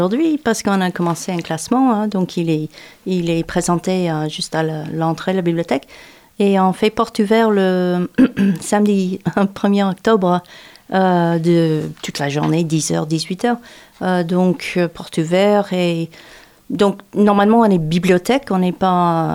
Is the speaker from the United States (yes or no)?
yes; New York, United States; born there; French is a second language; Je retrouve ma langue, je retrouve mon pays. Je suis née à New York, dans la ville de New York